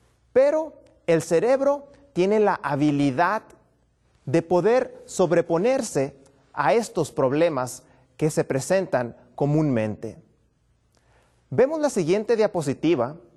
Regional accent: Baja California, Mexico; vengo desde Baja California

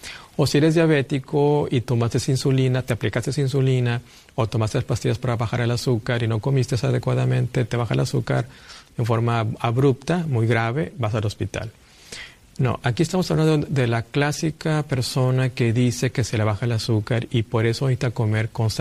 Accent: Monterrey, Nuevo León, Mexico; yo procedo de México, de la ciudad de Monterrey. Estamos en la frontera con Texas.

